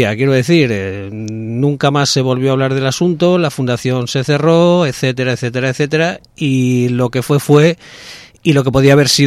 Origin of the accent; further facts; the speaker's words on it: León, Castile and León, Spain; yo soy de Castilla y León, también soy de León